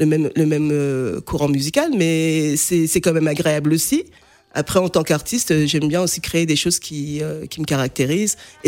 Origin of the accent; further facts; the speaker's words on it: Guinea-Bissau; je viens de la Guinée-Bissau et je parle le Manjak, c'est une langue la langue de mon ethnie.